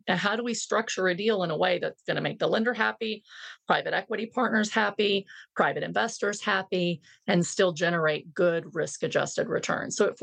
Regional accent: Texas, United States; I might be partial because I'm a Texan, but is in Texas.

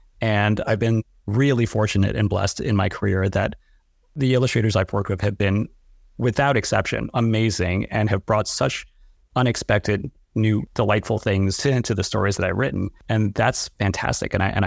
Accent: United States; born there; I was born in the U.S. My parents grew up in Hong Kong and they immigrated here in the late 70s. And my sister and I were both born in the U.S. So to me, I was born in the Chinese diaspora

